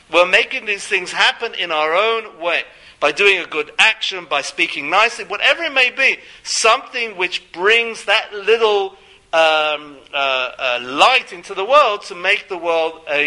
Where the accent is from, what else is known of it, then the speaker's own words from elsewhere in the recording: London, United Kingdom; now in Houston, United States; when I grew up in London, I lived near my uncles, and we all lived near to each other